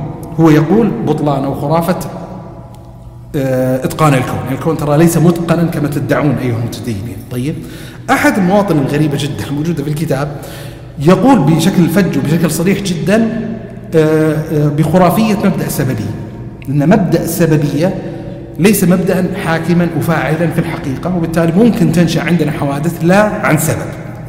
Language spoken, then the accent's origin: Arabic; Eastern Province, Saudi Arabia; وكانوا من أهل الرياض وأنا من أهل الشرقية، فقلت ترى أنا مو جاي من الشرقية للرياض